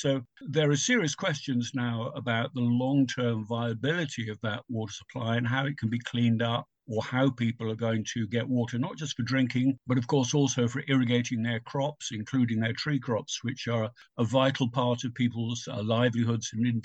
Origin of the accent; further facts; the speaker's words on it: United Kingdom; now in United States; I speak as a Brit here, not as an American